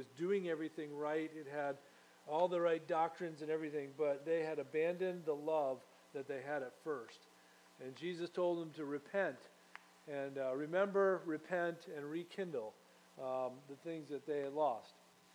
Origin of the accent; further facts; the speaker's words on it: Groton, Connecticut, United States; You know, I was raised in Groton, Connecticut, and as you come over the bridge over from New London into Groton, there's a sign there that says, you know, Groton, submarine capital of the world.